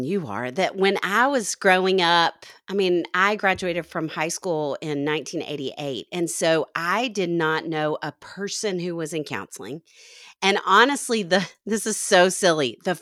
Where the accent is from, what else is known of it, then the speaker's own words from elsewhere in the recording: Little Rock, Arkansas, United States; And I grew up in Little Rock, Arkansas